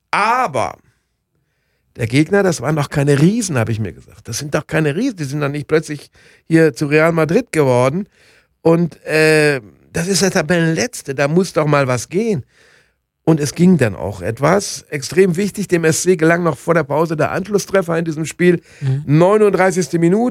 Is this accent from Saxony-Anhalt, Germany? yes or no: no; North Rhine-Westphalia, Germany; Kommt aus Bünde in Westfalen, meiner Heimatregion.